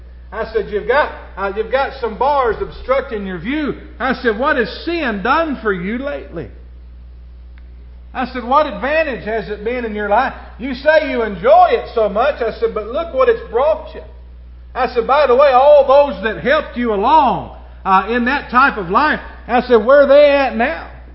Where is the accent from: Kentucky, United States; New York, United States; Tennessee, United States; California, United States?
Kentucky, United States; Hanson; I said, I grew up in Hanson.